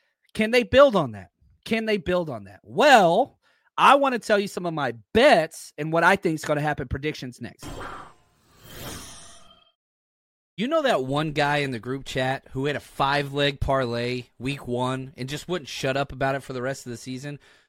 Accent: Dallas, Texas, United States; I became a fan of the Niners at 9 years old, growing up in Dallas, Texas.

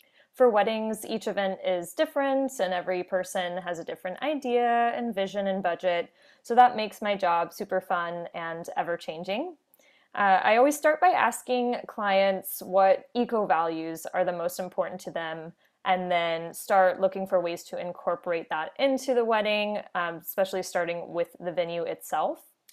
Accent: Orlando, Florida, United States; So I grew up actually in the States. I'm from the Orlando, Florida area.

